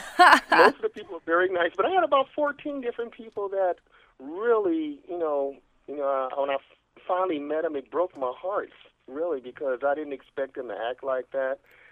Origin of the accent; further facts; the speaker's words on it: Los Angeles, California, United States; I grew up in Los Angeles in South Central area, and she grew up in Compton.